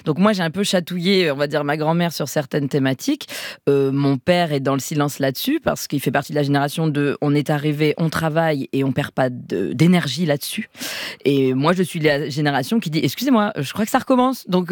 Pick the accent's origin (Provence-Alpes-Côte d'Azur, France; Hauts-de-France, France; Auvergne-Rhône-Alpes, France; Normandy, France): Provence-Alpes-Côte d'Azur, France; Moi j'ai grandi près de Marseille, donc c'est vrai que c'est deux familles très méditerranéennes.